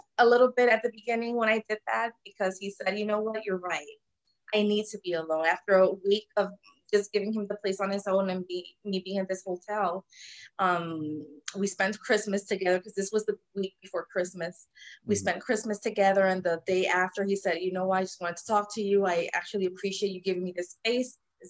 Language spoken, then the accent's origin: English; Puerto Rico; And I was actually supposed to go to my hometown, Puerto Rico, that week, and I had to postpone the trip.